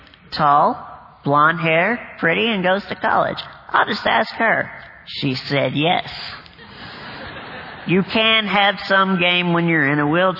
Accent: Bowling Green, Kentucky, United States; also born or lived in Nashville; Now, soon after my sweat glands were restored, we moved from Nashville, Tennessee to Bowling Green, Kentucky. And I met my first friend in second grade.

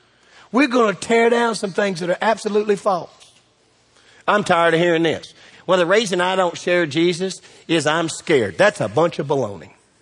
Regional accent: United States; I mean, we grew up in America.

